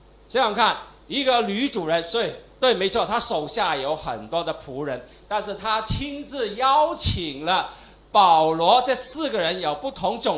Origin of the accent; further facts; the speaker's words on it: Taiwan; also born or lived in Hong Kong; 我从台湾过来的，我生在香港